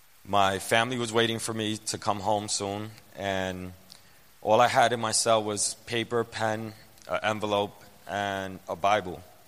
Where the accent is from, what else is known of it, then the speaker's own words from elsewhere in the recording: New York City, New York, United States; I grew up in the Lower East Side. And in the 80s and 90s, when you see everybody, it was just a really bad neighborhood.